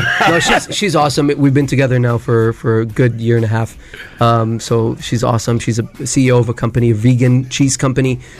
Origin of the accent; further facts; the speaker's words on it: Sharjah, United Arab Emirates; You know, I grew up here. I grew up in Sharjah. So, all my friends, some of my family are here.